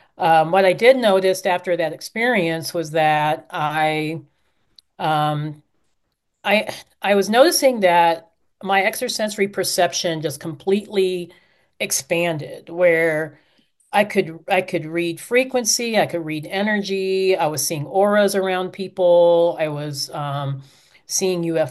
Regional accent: Castle Rock, Colorado, United States; here in my hometown of Castle Rock, which is just south of Denver.

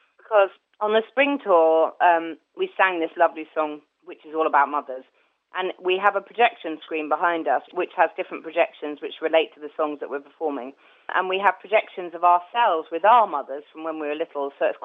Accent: Swanage, South West England, United Kingdom; So I grew up in Dorset in a little seaside town, Swanage.

